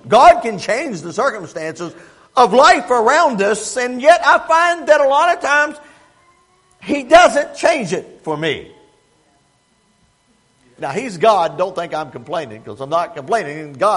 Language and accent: English; West Virginia, United States; I grew up in West Virginia, by the way, and I grew up in central West Virginia and spent most of my life in the mountains and around the mountains.